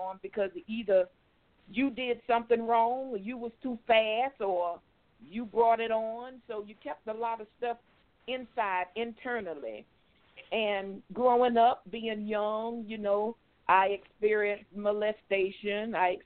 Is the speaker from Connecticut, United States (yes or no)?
no; Darlington, South Carolina, United States; also born or lived in Brooklyn, New York; Well, again, I was born in Brooklyn, New York, and was raised in South Carolina. And the majority of my journey, if you want to call it that, happened in South Carolina. A little town called Darlington.